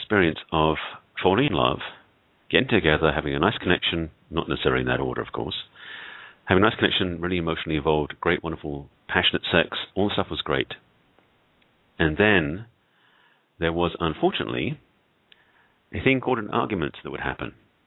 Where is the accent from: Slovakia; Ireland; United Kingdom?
United Kingdom; England; now in Los Angeles, United States; As you can tell, I'm not American. In fact, I'm English by origin and have been living in the States, in fact, in Los Angeles for over 30 years. Growing up in England was a different culture